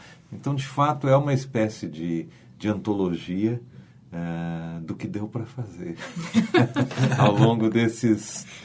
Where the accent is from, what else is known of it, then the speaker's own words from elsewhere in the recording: Porto Alegre, Rio Grande do Sul, Brazil; moved away as an adult; now in São Paulo, Brazil; eu sou nascido e criado em Porto Alegre. Eu morei aqui até os meus 20 anos. Por incrível que pareça, eu já estou há mais tempo em São Paulo. Eu moro há 28 anos em São Paulo. Então, tecnicamente, eu sou mais paulista do que gaúcho